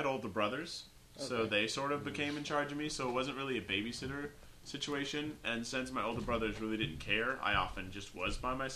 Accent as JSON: {"language": "English", "region": "Tennessee", "country": "United States", "tie": "born or raised there", "said": "I grew up in Tennessee when people get brown recluse bites all the time because there's more woods"}